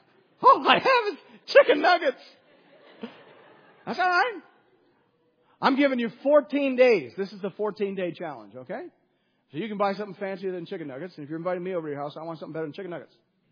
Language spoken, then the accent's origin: English; Canada; My point is, it felt probably weirder than it was, because I'm Canadian.